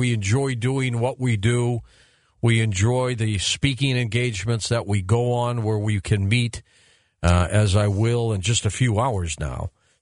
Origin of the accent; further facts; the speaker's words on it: Detroit, Michigan, United States; born there; You know, I was born in Detroit, so very close to this region, indeed.